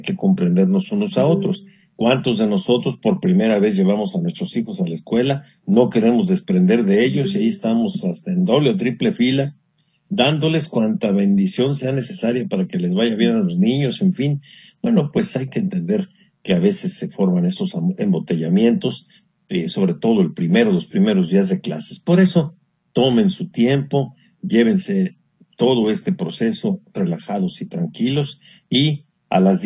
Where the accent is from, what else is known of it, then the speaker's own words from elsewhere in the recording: Mexico; que como mexicanos debemos de sentirnos siempre orgullosos de nuestra patria.